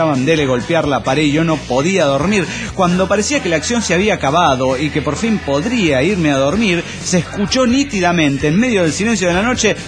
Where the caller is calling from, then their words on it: Guadalajara, Jalisco, Mexico; de Guadalajara, Jalisco, México.